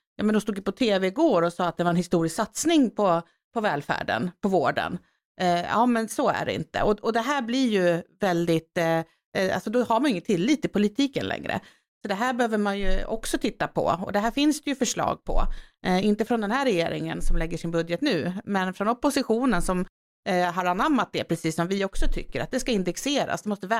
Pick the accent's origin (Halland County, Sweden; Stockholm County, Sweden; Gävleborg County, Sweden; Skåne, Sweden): Stockholm County, Sweden; Västertorp; also born or lived in Falun; jag var uppväxt i Västertorp.